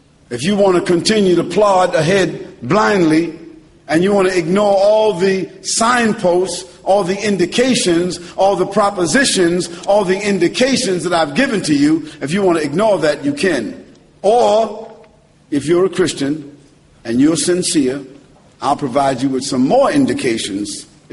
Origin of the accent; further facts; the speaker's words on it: United States; Now, of course, I thank God for the privilege of being an American, a Muslim American, because I have the best of two worlds.